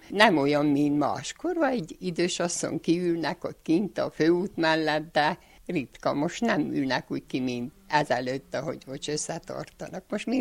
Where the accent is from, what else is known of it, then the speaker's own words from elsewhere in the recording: Menaság, Harghita, Romania; now in Csíkszentgyörgy, Romania; a menaságiak, ahol felnőttem, én szerintem egy kicsit barátságosabbak.